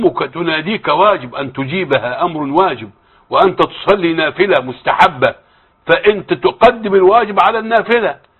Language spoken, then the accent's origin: Arabic; Egypt; فإذا ما تزوج بالثانية وأخذت الزوجة القسيمة وقدمتها للقاضي عندنا في مصر